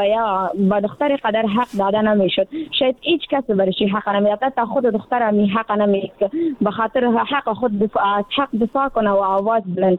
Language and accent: Persian; Afghanistan